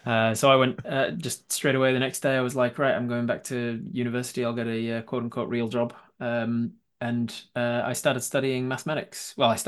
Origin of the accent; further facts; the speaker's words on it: Leeds, Yorkshire and the Humber, United Kingdom; now in New Zealand; I'm from Leeds originally.